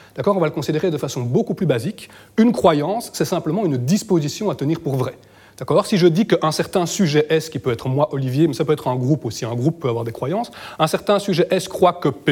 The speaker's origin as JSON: {"language": "French", "town": "Charleroi", "region": "Wallonia", "country": "Belgium", "said": "je me permets cette blague, parce que je suis Carolo"}